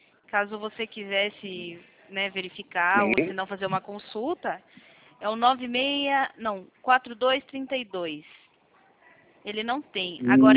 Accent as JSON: {"language": "Portuguese", "town": "Sorocaba", "region": "São Paulo", "country": "Brazil", "said": "Sou daqui de Sorocaba."}